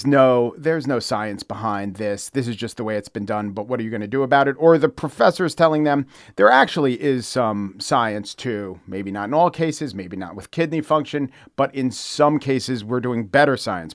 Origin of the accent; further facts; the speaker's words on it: New York City, New York, United States; As a New Yorker, you probably know.